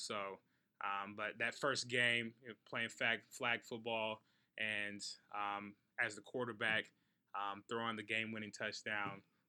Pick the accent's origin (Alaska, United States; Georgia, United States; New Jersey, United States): Georgia, United States; Atlanta; also born or lived in Myrtle Beach, South Carolina / England / Germany; I was born in Myrtle Beach, South Carolina, to … My mom was a 25-year Air Force veteran, so had a pretty unique childhood. Lived in England, Germany, and then finally we settled where I call where home, Atlanta, Georgia.